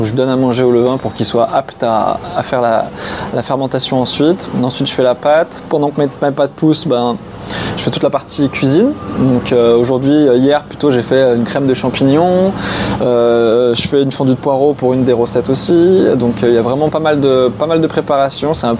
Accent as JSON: {"language": "French", "town": "Lyon", "region": "Auvergne-Rhône-Alpes", "country": "France", "tie": "born or raised there", "said": "Et donc j'ai voulu revenir à Lyon, qui est ma terre natale en fait."}